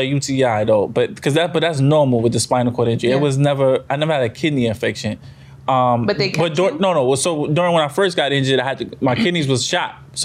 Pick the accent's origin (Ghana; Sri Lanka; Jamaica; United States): Jamaica; So I hate hospitals, one, because you said I'm Jamaican. That's why I think natural remedy.